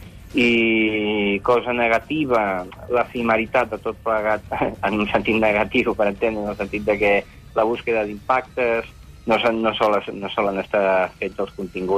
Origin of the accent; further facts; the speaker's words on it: Lloret de Mar, Catalonia, Spain; els dos som de Lloret de Mar